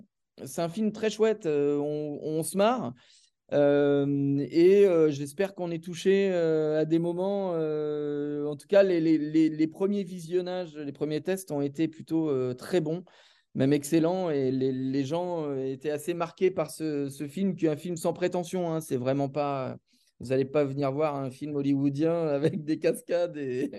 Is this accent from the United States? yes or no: no; Île-de-France, France; j'ai grandi là-bas, j'ai grandi à Beson, et mes potes, c'était tous des Portugais